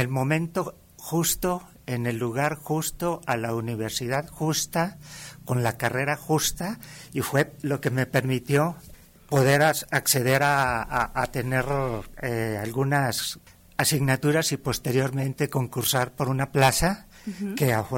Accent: Aguascalientes, Mexico; yo soy originario de Aguascalientes. Uh-huh. De hecho, nací en uno de los barrios más antiguos de la ciudad, que es el barrio del Encino. Uh-huh. Y en ese sentido sí puedo decir que soy de Aguascalientes.

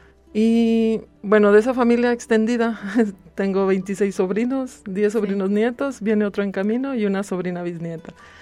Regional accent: Aguascalientes, Mexico; born there; yo soy nacida aquí en Aguascalientes. Mis papás eran zacatecanos.

